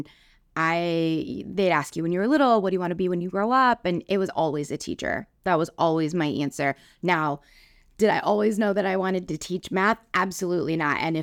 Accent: California, United States; also born or lived in Blue Springs, Missouri; Well, I am from the Kansas City area originally. My family was in Blue Springs, and we moved to the Bay Area, California, right before my 8th birthday. And so I lived out there until I was 25 years old.

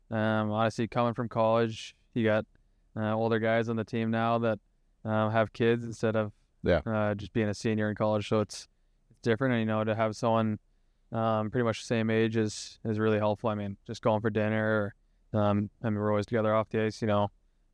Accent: Boston, Massachusetts, United States; obviously I'll never not love Boston, you know, my hometown

